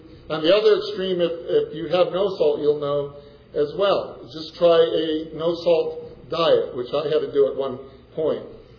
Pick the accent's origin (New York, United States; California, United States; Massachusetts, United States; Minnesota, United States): New York, United States; Utica; I grew up in Utica, New York, in central New York, and 50 miles to the west was a bigger city called Syracuse